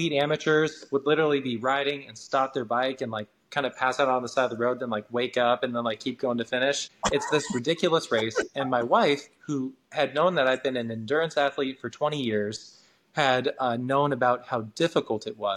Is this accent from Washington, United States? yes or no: yes; Washington, United States; So I grew up in Washington State.